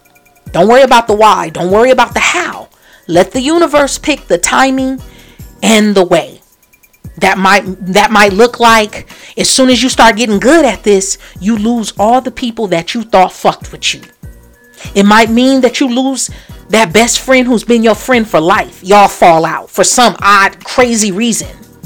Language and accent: English; Los Angeles, California, United States; I'm from California. I'm from LA. We built different.